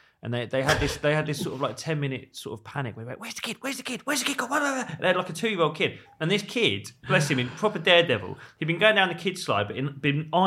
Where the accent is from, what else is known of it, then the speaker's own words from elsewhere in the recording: Stevenage, East of England, United Kingdom; Just above London in Hertfordshire.